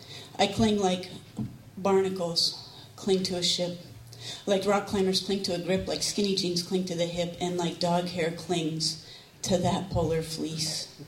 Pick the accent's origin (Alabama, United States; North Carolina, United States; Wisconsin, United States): North Carolina, United States; Harkers Island; When I grew up on Harker's Island, there were 4 fish houses, 7 scallop houses, and everybody lived out of the water.